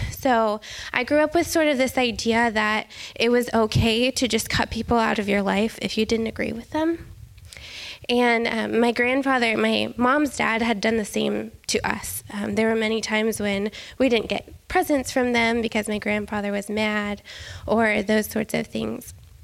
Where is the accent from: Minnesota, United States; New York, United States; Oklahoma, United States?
Oklahoma, United States; Tulsa; I grew up in Tulsa, Oklahoma, so the middle of the country, far away from any extended family. My dad moved us there when I was 10.